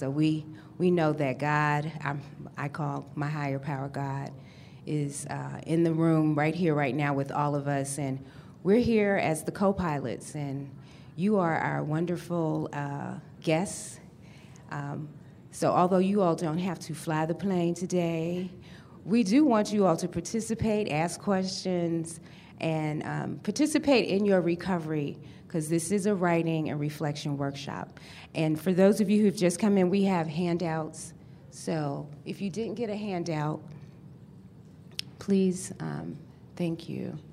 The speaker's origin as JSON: {"language": "English", "town": "Atlanta", "region": "Georgia", "country": "United States", "said": "I'm from Atlanta, Georgia."}